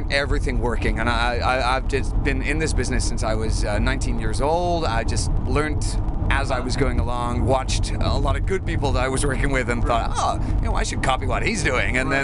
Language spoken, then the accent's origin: English; Missouri, United States; now in England, United Kingdom; I'm from St. Louis, really close to St. Louis. It's a tiny town. It's so small, we don't even know the name of it.